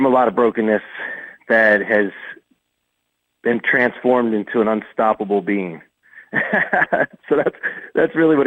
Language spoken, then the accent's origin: English; Philadelphia, Pennsylvania, United States; now in Ocean City, United States; I grew up outside of Philly.